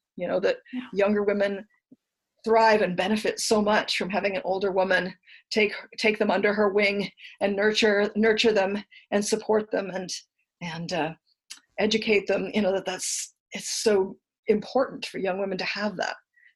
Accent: Japan; that's probably just because how I was raised in Japan.

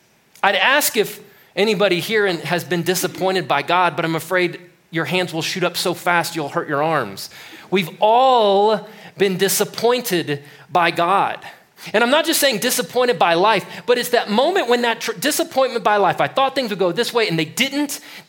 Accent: Texas, United States; I'm from Texas. And in Texas, after you get your high school diploma, they give you a wife.

